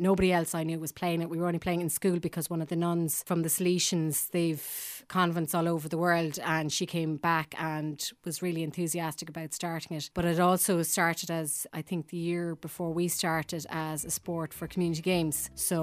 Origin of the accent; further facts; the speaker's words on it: Limerick, Munster, Ireland; I'm older than 21. I'm from Limerick.